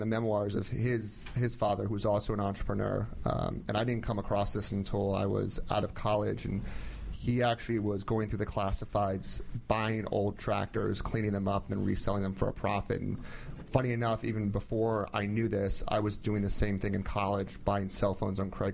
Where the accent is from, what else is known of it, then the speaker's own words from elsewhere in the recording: Columbia, Maryland, United States; I grew up in Columbia, Maryland.